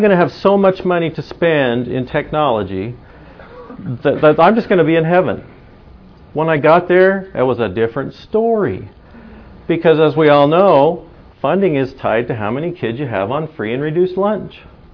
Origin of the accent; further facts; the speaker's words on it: Bainbridge Island, Washington, United States; I'm from Bainbridge Island, and it's an island in the Puget Sound, just right straight across the water from Seattle.